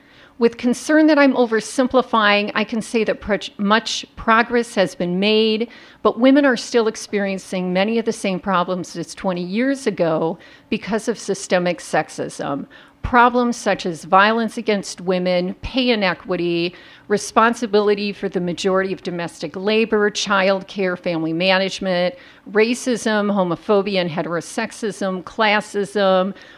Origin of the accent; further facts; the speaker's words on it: Midwest, United States; also born or lived in Springfield, Illinois; now in St. Cloud, United States; For context, I am from the Midwest. A lot of people say, were you from St. Cloud? And the answer is no. I moved here from Springfield, Illinois, at the ripe age of 31.